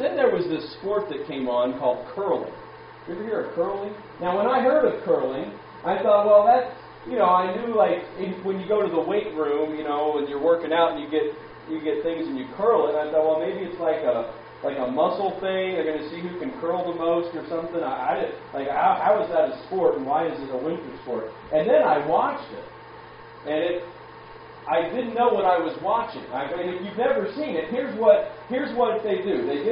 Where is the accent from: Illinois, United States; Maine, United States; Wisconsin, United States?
Maine, United States; now in Wellington, New Zealand; I grew up in Maine, and you guys here in Wellington. We don't really have winter.